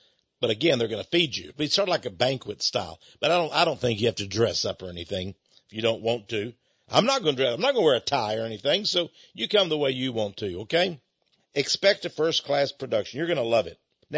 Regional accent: United States; Well, maybe I'm not as distinguished as David Irving, but then I'm an American.

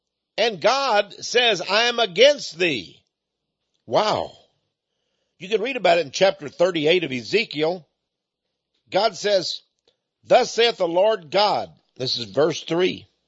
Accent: Texas, United States; I am from Texas. I am an American. But my DNA says I come from Scotland. I'm not a Scottish guy.

